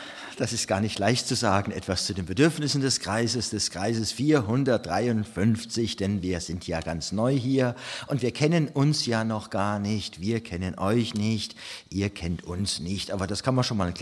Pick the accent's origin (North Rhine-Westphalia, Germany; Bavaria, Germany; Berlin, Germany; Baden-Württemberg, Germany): Baden-Württemberg, Germany; Mannheim; Ich bin 45 und Sie ist 44. Aber auf jeden Fall sind wir also in Mannheim geboren, sind dort auch aufgewachsen, haben etwa die ersten 25 Jahre unseres Lebens dort verbracht.